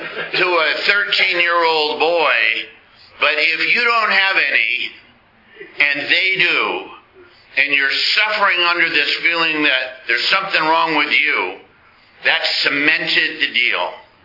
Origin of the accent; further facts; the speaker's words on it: Midwest, United States; I was raised in the Midwest, and we're some big guys here.